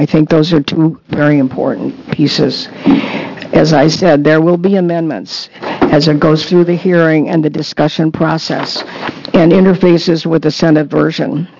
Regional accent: Minnesota, United States; I grew up in the Middle West at the University of Minnesota High School

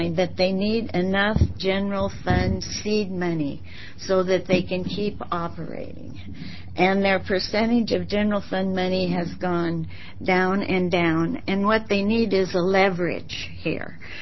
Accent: Oregon, United States; now in Oceanside, United States; I live now in Oceanside, Oregon. I'm originally from Baker County and still part owner of a ranch there out at Haines.

